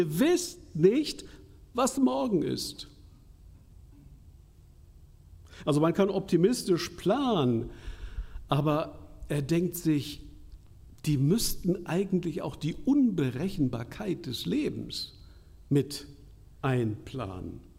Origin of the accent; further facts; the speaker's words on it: Hamburg, Germany; ich komme aus Hamburg